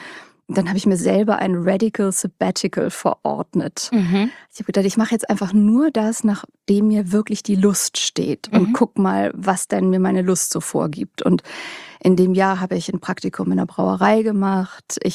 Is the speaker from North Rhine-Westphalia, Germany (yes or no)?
yes; Cologne, North Rhine-Westphalia, Germany; Ich komme aus Köln